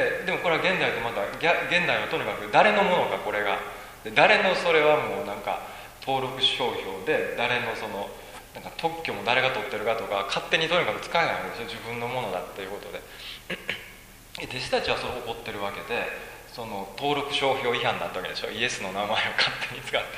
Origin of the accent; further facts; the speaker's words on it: Kobe, Hyogo, Japan; 神戸生まれの神戸育ちなんで